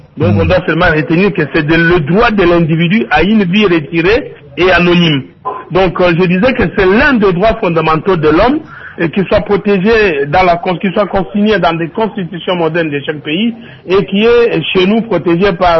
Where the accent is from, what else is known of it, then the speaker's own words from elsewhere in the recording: DR Congo; Chez nous en RDC